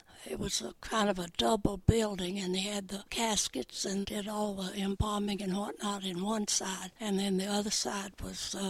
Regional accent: Blue Ridge, Georgia, United States; now in Windsor, United States; Well, at that time, it was very nice. A small town right on the Tennessee-North Carolina line.

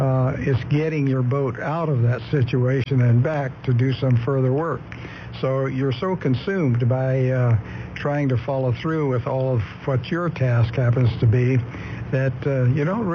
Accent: Florida, United States; I grew up in Florida, and I had knowledge of the Coast Guard and what the Coast Guard did

